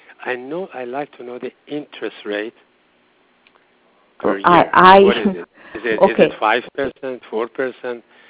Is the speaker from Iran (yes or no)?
yes; Iran; English is a second language; moved away; I'm from Iran.